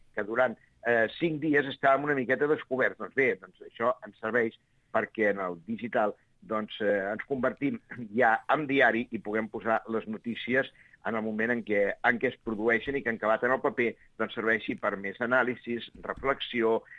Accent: Valls, Catalonia, Spain; Fa 4 dies, jo soc de Valls, no?

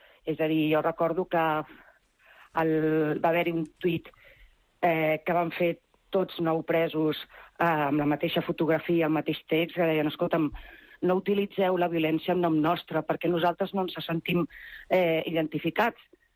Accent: Terrassa, Catalonia, Spain; Jo sempre explico que soc de Terrassa i Terrassa és la tercera ciutat més gran de Catalunya, no?

